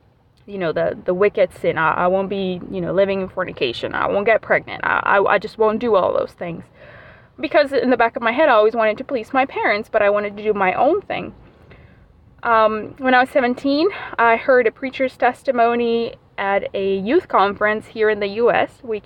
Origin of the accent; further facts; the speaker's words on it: Panama City, Panamá, Panama; I am from Panama City, Panama, the country of Panama. If you heard of the Panama Canal, that's where I'm from.